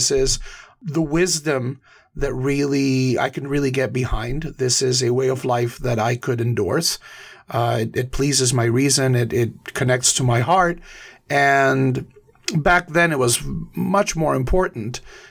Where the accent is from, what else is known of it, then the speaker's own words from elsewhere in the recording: Colombia; I was born in Colombia 39 years ago to a middle-class Catholic family.